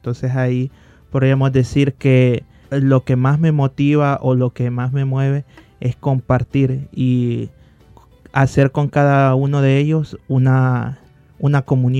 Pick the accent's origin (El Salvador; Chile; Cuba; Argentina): El Salvador; soy salvadoreño, tengo 23 años